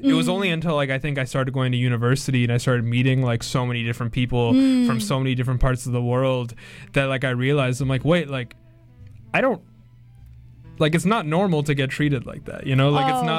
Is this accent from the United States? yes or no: no; North Vancouver, British Columbia, Canada; I grew up in North Vancouver, which is, like, a very, like, Iranian, Persian, like, centric area, or at least the area that I grew up in was, around, like, Central Lonsdale.